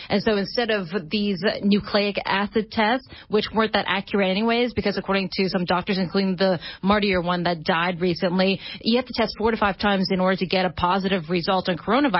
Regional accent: Toronto, Ontario, Canada; also born or lived in all around the world; I grew up in Toronto, but I, you know, basically all around the world.

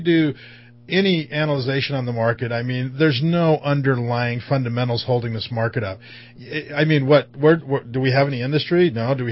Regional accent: Ireland; being Irish, sort of close to my heart.

